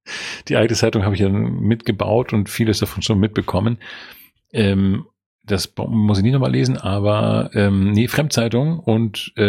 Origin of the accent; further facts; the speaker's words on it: Schleswig-Holstein, Germany; Ich bin schon länger Bayer jetzt als Schleswig-Holsteiner.